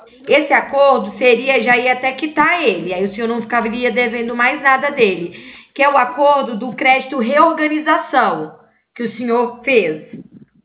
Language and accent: Portuguese; Ribeirão Preto, São Paulo, Brazil; Eu sou de Ribeirão Preto